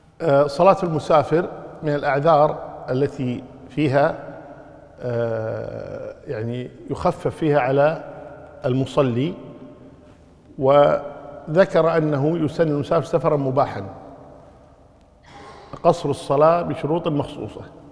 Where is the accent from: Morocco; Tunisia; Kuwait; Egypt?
Kuwait; إذا كان يسافر برا مثل عندنا في الكويت مثلا يسافر عن طريق مثلا السالمي بعد أن يتجاوز الجهراء